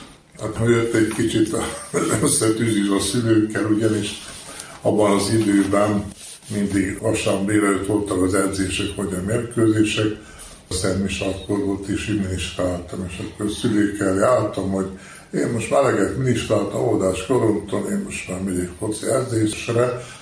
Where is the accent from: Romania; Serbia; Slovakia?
Serbia; Senta, Vojvodina; now in Totovo Selo, Serbia; Én zentai vagyok, zenta szülötte.